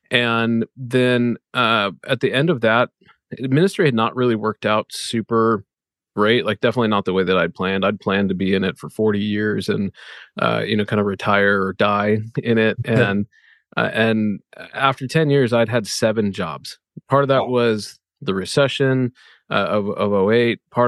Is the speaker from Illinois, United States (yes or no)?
no; Omaha, Nebraska, United States; also born or lived in Kansas City; So I'm from Omaha originally, although born in Kansas City, but spent most of my life here.